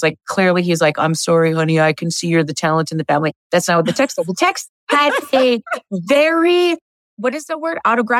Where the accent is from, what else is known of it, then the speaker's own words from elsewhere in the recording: Alberta, Canada; I'm from Alberta, Canada.